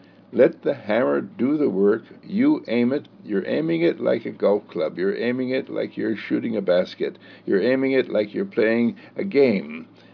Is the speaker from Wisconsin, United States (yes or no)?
yes; Wauwatosa, Wisconsin, United States; As I was growing up in Wauwatosa, Wisconsin, my father was a building contractor